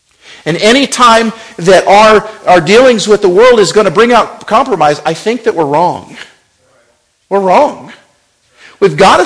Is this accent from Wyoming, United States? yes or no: yes; Wyoming, United States; I remember growing up in Wyoming